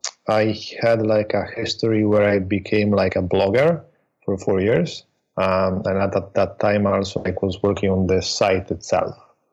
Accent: Italy; also born or lived in Sweden / Poland; now in Thailand; And I was born in Sweden. Then I moved to Italy, where I was raised. And then I lived for a very long time in Poland. And then when I became a little bit older, I decided to start traveling the world. And I ended up in Thailand, basically Southeast Asia. So Thailand, Singapore, and Bali.

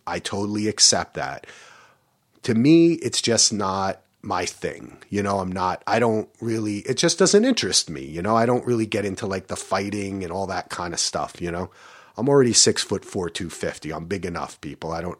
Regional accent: New Jersey, United States; I went to Rutgers. Okay. I'm from Jersey. We like the Jets and the Giants.

